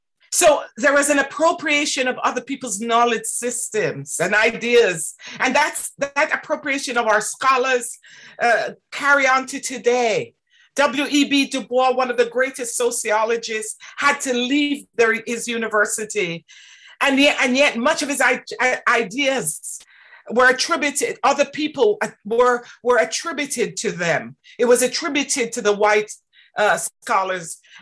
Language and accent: English; Jamaica; what it would have been to me as a child growing up in Jamaica